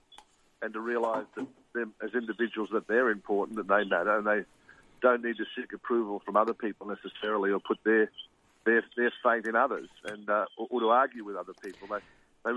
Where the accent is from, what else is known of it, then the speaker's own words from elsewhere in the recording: Australia; So I've got a duty as an Australian really to stand up for our country and for our people, our way of life and the law.